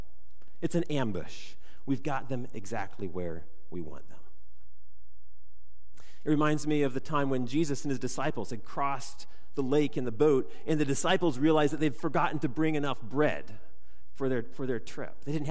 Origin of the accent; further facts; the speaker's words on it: Kansas City, Missouri, United States; When I was a kid growing up in Kansas City, the Royals were in the World Series when I was 6 years old.